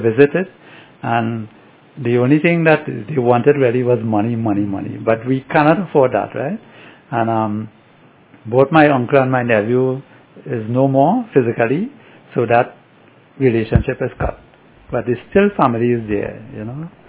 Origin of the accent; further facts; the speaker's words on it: Trinidad & Tobago; born there; I was born in Trinidad. And although I'm looking Indian, I don't speak Hindi.